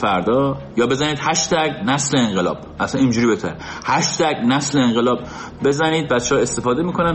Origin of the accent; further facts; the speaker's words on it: Iran; moved away; برای همین من زدم از ایران بیرون، مهاجرت کردم، تن به مهاجرت دادم